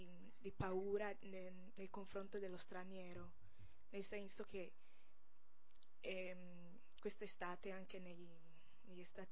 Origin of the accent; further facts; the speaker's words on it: Ghana; vengo dal Ghana